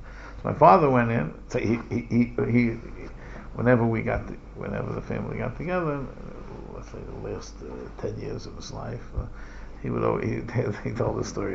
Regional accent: United States; like, we're American kids, you know, we grew up, you know, with baseball, we were very, very American

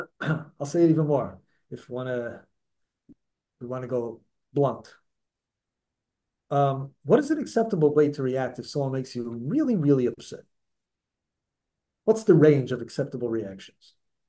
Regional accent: Brooklyn, New York, United States; I grew up in Brooklyn.

